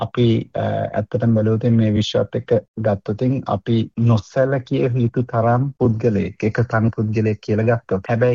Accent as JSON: {"language": "Sinhala", "town": "Matara", "region": "Southern Province", "country": "Sri Lanka", "tie": "born or raised there", "said": "මම ඉපදුනේ මාතර මම පාසල් ගියේ මාතර රාහුල විද්‍යාලයට."}